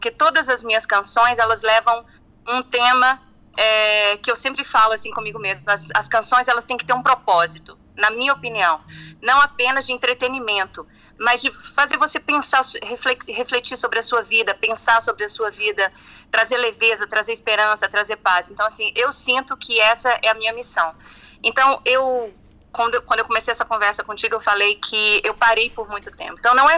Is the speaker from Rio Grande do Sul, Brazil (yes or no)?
no; Ituiutaba, Minas Gerais, Brazil; also born or lived in São Paulo; Eu sou de Ituiutaba, Minas Gerais, interior de Minas Gerais. Tive a oportunidade de morar em São Paulo